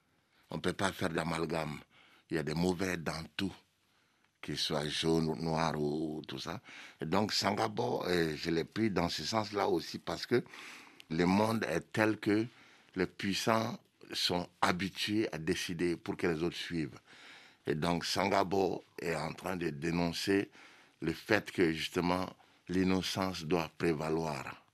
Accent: Mali; Je suis malien, comme mon petit frère il a dit

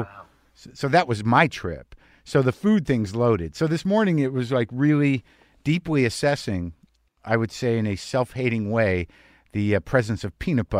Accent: New Mexico, United States; No, I grew up in New Mexico. My family's from Jersey.

